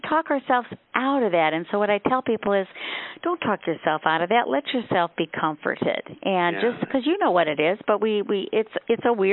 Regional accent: Minnesota, United States; we're from Minnesota, and he loved his Minnesota Twins hat

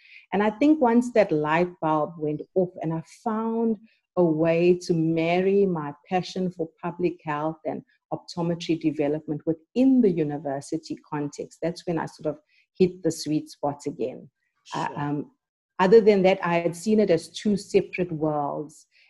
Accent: Durban, KwaZulu-Natal, South Africa; And so I was back in Durban, which is my hometown, working for this international development organization, loving my work.

